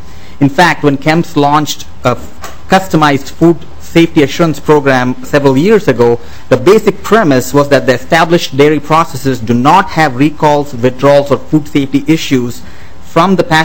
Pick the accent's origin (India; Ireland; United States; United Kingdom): India; I am reminded of my childhood growing up in India